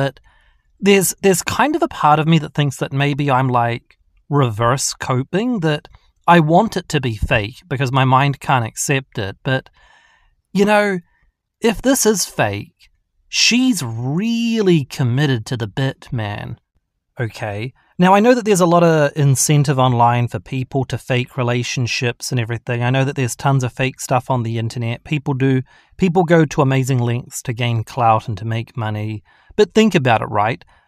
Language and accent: English; Queenstown, Otago, New Zealand; they were on holiday together in New Zealand, in my hometown of Queenstown.